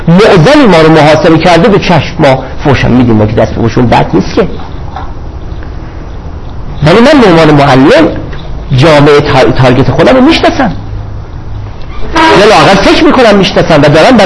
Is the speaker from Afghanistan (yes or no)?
no; Iran; فقط شما بچه ها ایرانی هستید، منم ایرانی هستم